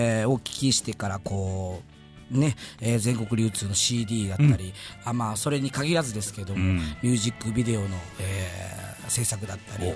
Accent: Kagoshima, Japan; moved away as an adult; now in Tokyo, Japan; もともと地元は鹿児島なんですけども、そこから、10年前ですね、もう上京して、今東京の方で

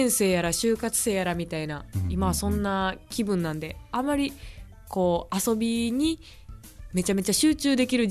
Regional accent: Nara, Japan; 私地元が奈良なんで

